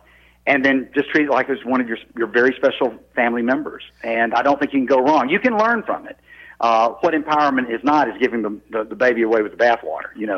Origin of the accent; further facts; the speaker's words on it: Mississippi, United States; I grew up in North Mississippi, just south of Memphis, and it was a part of the world, a part of the country that was known for hospitality.